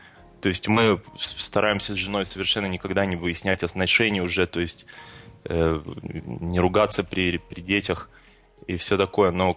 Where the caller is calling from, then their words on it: Switzerland; я звоню из Швейцарии.